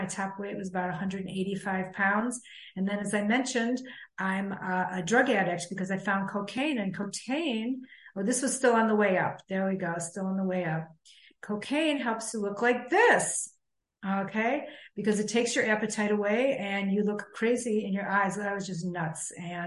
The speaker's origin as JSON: {"language": "English", "town": "Chicago", "region": "Illinois", "country": "United States", "tie": "born or raised there", "said": "I grew up in Chicago."}